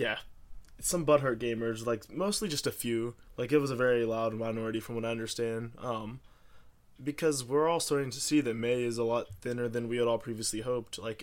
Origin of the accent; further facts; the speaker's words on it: United States; as an American, I know the last time a country tried to threaten us with blonde-haired, blue-eyed super warriors, we went in and cleaned house.